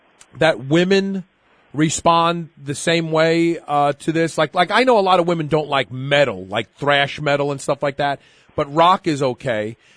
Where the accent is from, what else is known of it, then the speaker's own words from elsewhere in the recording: Brooklyn, New York, United States; born there; keep in mind, I was born in Brooklyn and I talk like a truck driver when I'm around my friends.